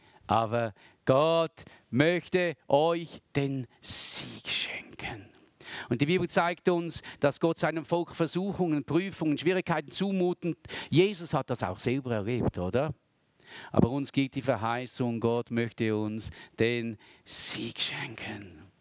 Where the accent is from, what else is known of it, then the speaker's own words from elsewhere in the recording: Switzerland; soweit ist es noch nicht ganz bei uns in der Schweiz